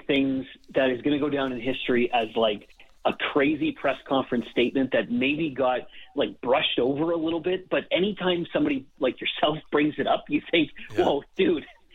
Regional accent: Canada; I actually don't think we as a Canadian sporting collective give him enough credit for actually how impressive he is week in and week out on the PGA Tour.

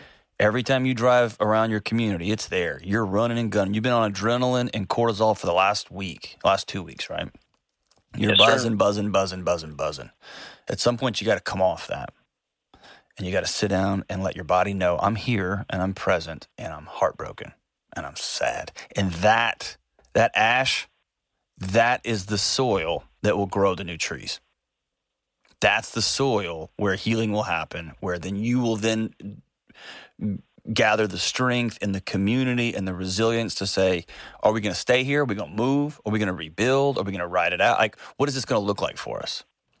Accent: Houston, Texas, United States; I grew up in Houston, man, so I've seen these things

